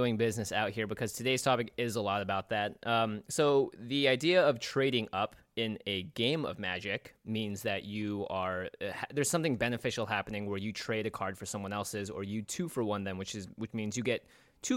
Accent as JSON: {"language": "English", "town": "Seattle", "region": "Washington", "country": "United States", "tie": "born or raised there", "said": "we grew up in Seattle, too."}